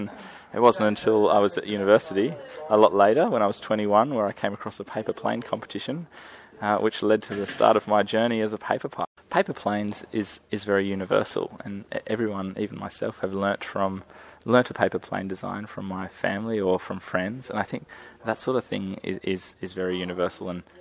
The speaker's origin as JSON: {"language": "English", "town": "Lismore", "region": "New South Wales", "country": "Australia", "tie": "born or raised there", "said": "I grew up in Australia in a very small country town, Lismore, and I grew up without a TV"}